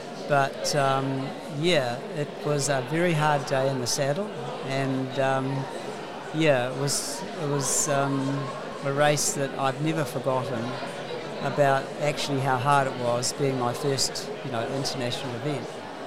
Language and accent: English; Waikato, New Zealand; now in Whitianga, New Zealand; originally I'm from the Waikato, but now I'm from Whitianga in the Coromandel, a beautiful place.